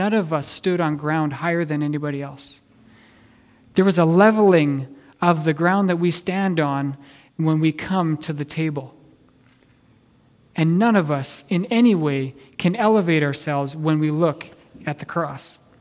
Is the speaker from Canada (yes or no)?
yes; Canada; me as a Canadian